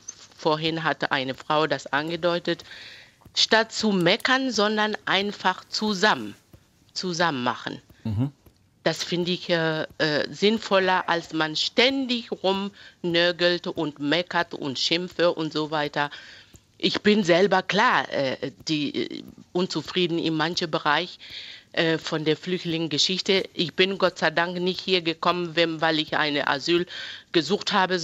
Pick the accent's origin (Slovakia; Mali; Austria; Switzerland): Mali; German is a second language; now in Germany; Ich komme aus Mali und ich sehe momentan, wie mein Land in Untergrund geht.